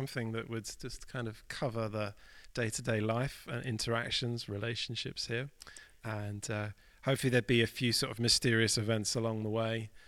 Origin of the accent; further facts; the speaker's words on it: Norwich, East of England, United Kingdom; I grew up in Norwich and went to a city school and sort of had that upbringing. But actually, when I first came to my own faith at about 17, the first thing I did was actually leave the country.